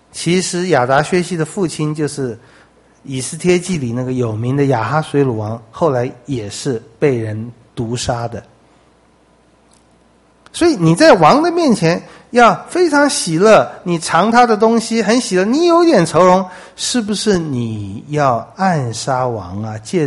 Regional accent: China; 我想我们中国人对这个也是特别的有戚戚焉

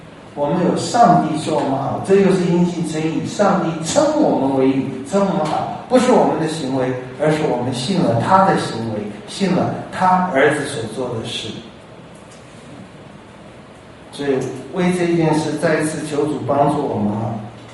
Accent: China; 我们中国人最听不进去这句话，我们中国人最要面子

